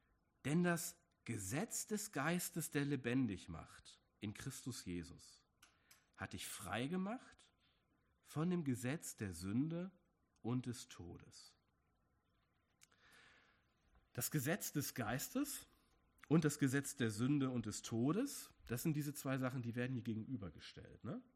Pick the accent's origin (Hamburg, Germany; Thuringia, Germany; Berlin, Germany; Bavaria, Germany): Hamburg, Germany; Ich bin als Kind in meiner Heimatstadt Hamburg immer gerne U-Bahn gefahren.